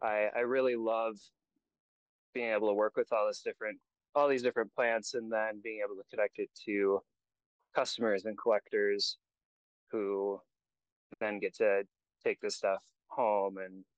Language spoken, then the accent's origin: English; South Dakota, United States; So I grew up in South Dakota and I spent a lot of time on the farm with my grandparents.